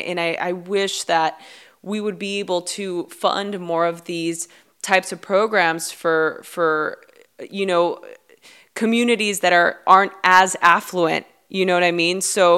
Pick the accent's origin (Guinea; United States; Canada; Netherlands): United States; Los Angeles, California; I grew up in East